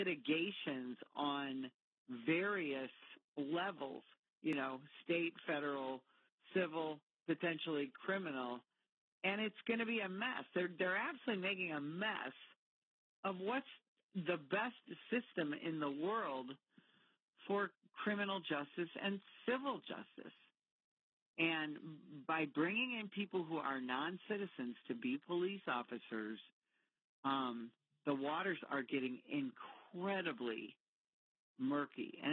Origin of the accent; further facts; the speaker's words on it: United States; And I certainly, as an American, would not want to take an oath to their, you know, government